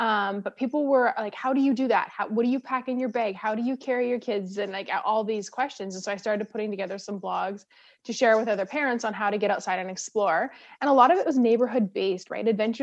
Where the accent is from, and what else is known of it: Canada